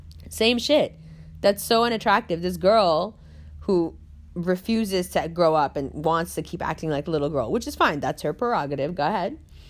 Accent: New York, United States; like we grew up in Harlem together, like we came up together

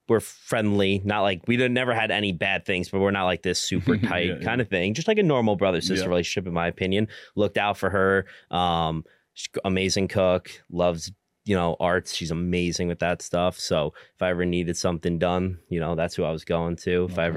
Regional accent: Hawthorne, New York, United States; So I grew up in Hawthorne, New York, which is like the Mount Pleasant area, near Valhalla, like that. Yeah, Westchester County.

